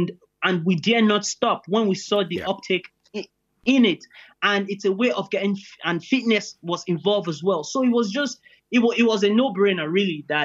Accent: Ireland; also born or lived in Nigeria; I stem across, I would say, three cultures. So obviously my where I was born, Nigeria, and I grew up in Ireland

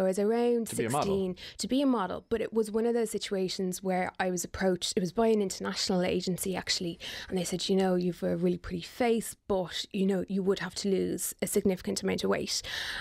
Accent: Ireland; as an Irish model, to be able to showcase the Irish talent we have here as well

